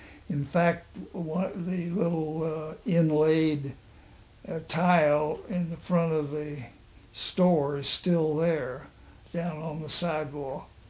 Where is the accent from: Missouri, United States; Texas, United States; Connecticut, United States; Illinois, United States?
Missouri, United States; Odessa; born there; I was born in Odessa, Missouri. My father was a jeweler optometrist there in Odessa